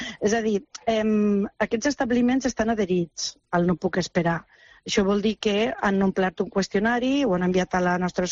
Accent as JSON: {"language": "Catalan", "town": "Martorell", "region": "Catalonia", "country": "Spain", "said": "Jo sóc de Martorell i si vaig a Martorell ja més o menys ja em coneix tothom"}